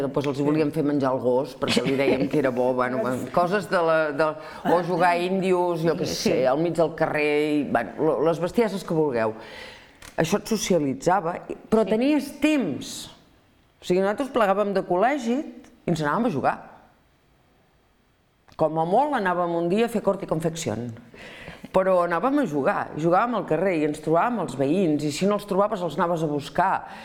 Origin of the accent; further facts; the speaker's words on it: Barcelona, Catalonia, Spain; born there; jo sí que també jugava al carrer, tot i que soc nascuda a Barcelona.